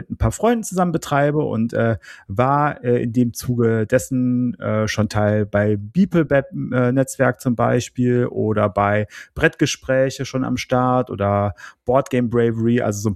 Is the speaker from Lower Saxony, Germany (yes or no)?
no; North Rhine-Westphalia, Germany; sagt man bei uns im Siegerland